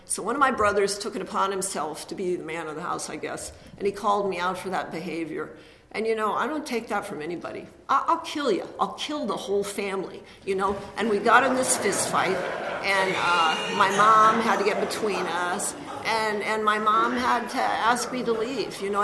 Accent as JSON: {"language": "English", "region": "Montana", "country": "United States", "tie": "born or raised there", "said": "I grew up in Montana, and we have reservations there."}